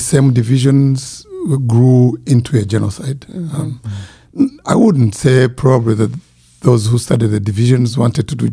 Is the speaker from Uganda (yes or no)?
yes; Uganda; born there; I wasn't born yet, but you know, I was born in Uganda.